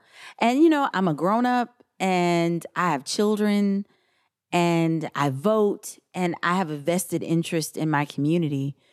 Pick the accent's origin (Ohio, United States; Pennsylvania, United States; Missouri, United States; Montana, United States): Missouri, United States; St. Louis; I'm from St. Louis. I grew up there, and I knew a lot of people in that neighborhood.